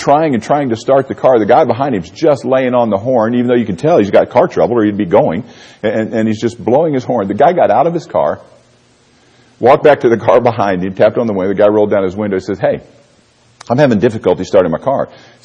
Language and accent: English; Florida, United States; also born or lived in Missouri; As a matter of fact, growing up in Florida, moving to Missouri, I had changed my elevation from sea level to about 500 feet.